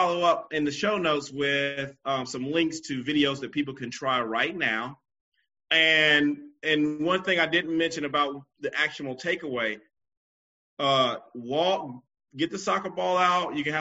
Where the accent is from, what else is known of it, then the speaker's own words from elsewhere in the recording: South Carolina, United States; I'm from the old school. You know, I'm from South Carolina.